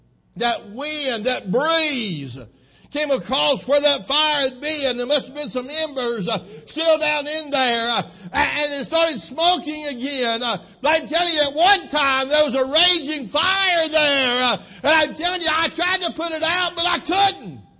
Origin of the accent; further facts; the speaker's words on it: Brevard, North Carolina, United States; I'm from Brevard, North Carolina, up in the mountains of western North Carolina